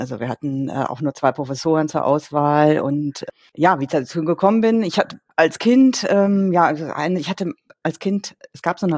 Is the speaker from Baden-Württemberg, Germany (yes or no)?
no; Cologne, North Rhine-Westphalia, Germany; ich komme selber ja aus Köln